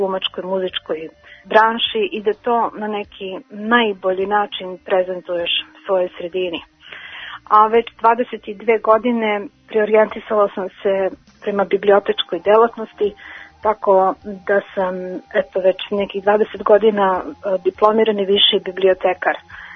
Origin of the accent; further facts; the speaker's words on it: Kladovo, Bor District, Serbia; Ja sam iz Kladova i ceo svoj životni vek, 32 godine, posvetila sam radu u ustanovi kulture. Kladovo je malo mesto na istoku Srbije